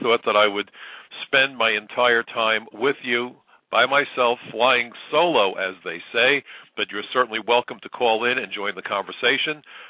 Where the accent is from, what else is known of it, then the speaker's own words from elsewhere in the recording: New York, United States; I'm a New Yorker. New York is probably the most ethnically diverse city, certainly in the United States, if not the world.